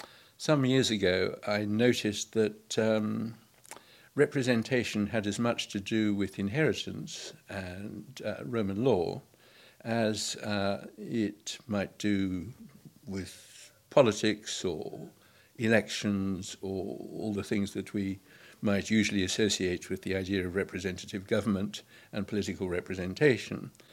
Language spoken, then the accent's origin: English; Zimbabwe; because I come from Zimbabwe, and it was hard to avoid thinking about politics and political ideas in that particular context